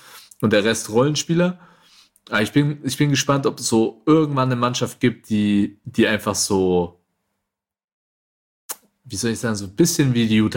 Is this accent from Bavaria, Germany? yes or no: yes; Bayreuth, Bavaria, Germany; ich bin halt jetzt seit 7 Jahren in Bayreuth, werde wahrscheinlich in Bayreuth meine Karriere beenden und das ist jetzt halt auch so, das ist meine Heimat.